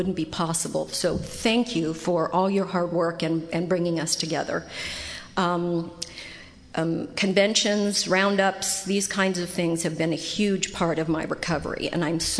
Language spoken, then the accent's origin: English; Pennsylvania, United States; born there; I'm not from California originally. I was born in the state of Pennsylvania.